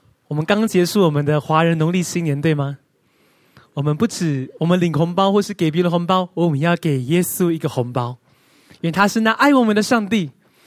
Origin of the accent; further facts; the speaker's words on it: Taiwan; 我是台湾人